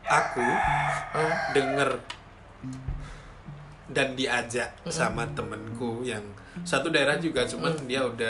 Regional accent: Pacitan, East Java, Indonesia; Itu keluarga pemuda dan pelajar Pacitan yang di Yogyakarta.

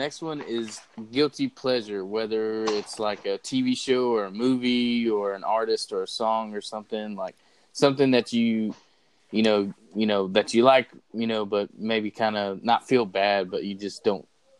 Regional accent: North Carolina, United States; Dude, I was gonna ask if you knew of Duck Donuts because we're from North Carolina, and I know you're on the same coast.

